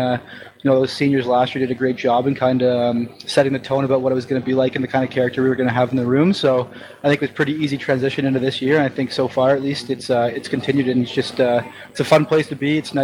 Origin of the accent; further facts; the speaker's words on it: Ottawa, Ontario, Canada; But I'm from Ottawa, Ontario, so it's about a nine-hour drive from here. One of the Canadian guys on the team. I played hockey kind of locally.